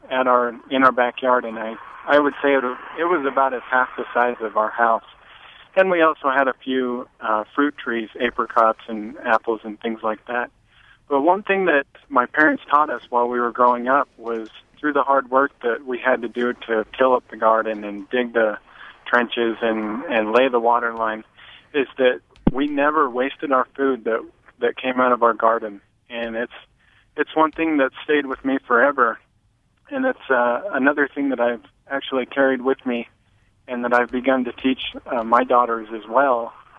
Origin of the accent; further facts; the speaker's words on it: Pleasant Grove, Utah, United States; I grew up in Pleasant Grove, Utah, there in Utah County.